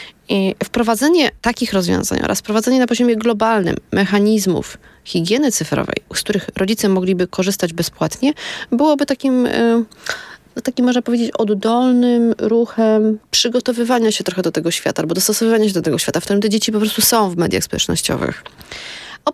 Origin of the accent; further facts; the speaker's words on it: Warsaw, Masovian Voivodeship, Poland; jestem z Grochowa, Grochów do Brzechowa.